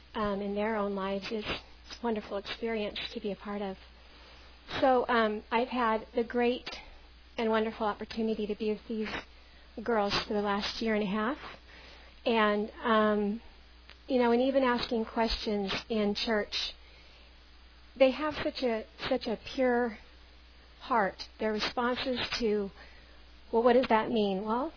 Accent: Colorado, United States; I was baptized, I think, about 11 or 12 in my hometown of Colorado.

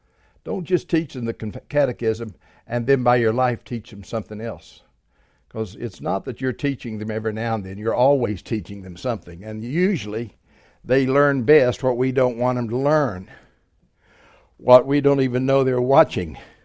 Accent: West Virginia, United States; I'm from West Virginia, so I pronounce it Augustine.

